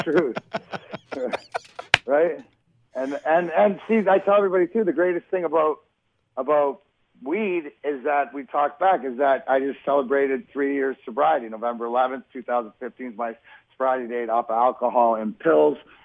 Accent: Canada; I'm Canadian

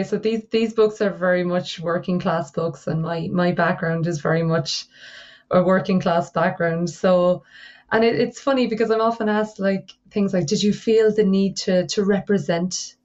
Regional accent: Ireland; This is because I'm from Ireland.

